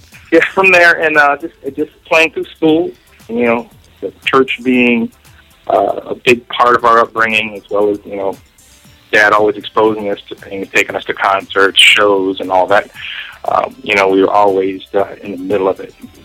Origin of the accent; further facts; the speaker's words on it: Philippines; born there; Actually, I was born in the Philippines and been part of a military household.